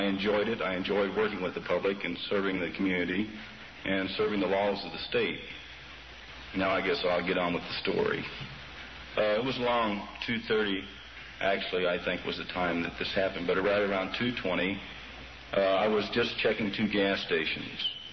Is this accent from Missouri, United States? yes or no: yes; Missouri, United States; born there; also born or lived in Japan / Germany / France / Hawaii; I was born in Missouri, and I was brought up as a service brat. My father was a career man in the Air Force. I went to school in Japan, Germany, France, and Hawaii.